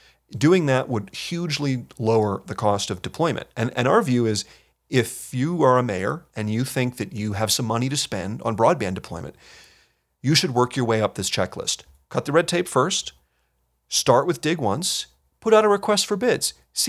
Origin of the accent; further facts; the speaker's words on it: New Mexico, United States; I'm from New Mexico originally.